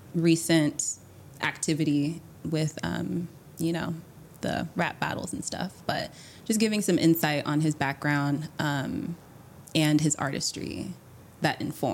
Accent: Compton, California, United States; we're from the same town. I grew up in Compton. Shout out to Compton.

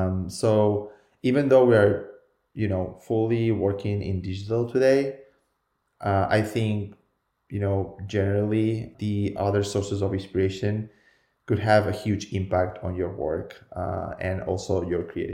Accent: Spain; English is a second language; moved away as an adult; now in Canada; I'm from Spain and I speak Spanish and Catalan. And when I moved to Canada, I had to learn English

